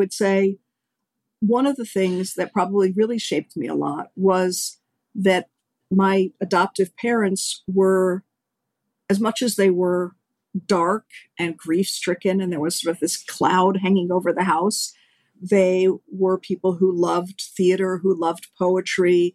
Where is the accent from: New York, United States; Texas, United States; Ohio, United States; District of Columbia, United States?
District of Columbia, United States; Washington; I did visit the White House because I grew up in Washington.